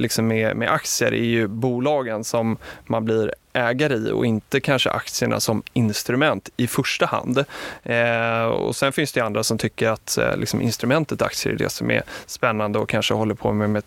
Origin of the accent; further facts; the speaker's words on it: Stockholm, Stockholm County, Sweden; Jag är uppväxt i Stockholm och började plugga på Stockholms universitet